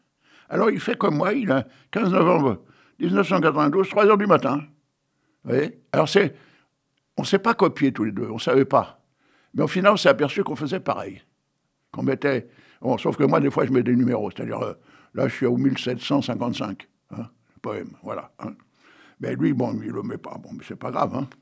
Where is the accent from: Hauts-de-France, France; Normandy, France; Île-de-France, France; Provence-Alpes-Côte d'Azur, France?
Hauts-de-France, France; born there; C'est parce que je suis timide, moi, je suis né dans le Nord. Je suis né sur un tas de charbon, ouais.